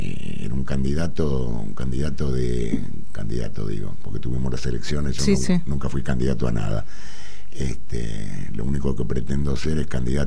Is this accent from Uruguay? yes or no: no; Argentina; Está obviamente lo que como ciudadano, como argentino, quiero para mi país.